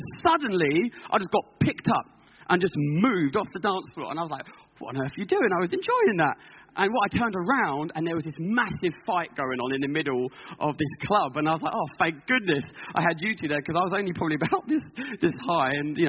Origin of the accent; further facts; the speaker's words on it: Stevenage, East of England, United Kingdom; And I come from Stevenage, and it's not the most safest place.